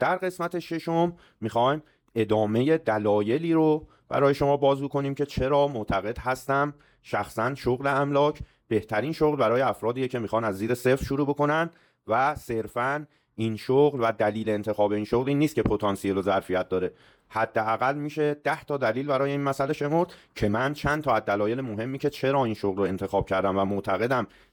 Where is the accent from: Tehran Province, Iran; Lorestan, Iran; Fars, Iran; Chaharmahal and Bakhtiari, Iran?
Tehran Province, Iran; Tehran; در چه خانواده‌ای به دنیا اومدم، بچه جنوب شهر تهران بودم و وضع مالی خوبی نداشتیم،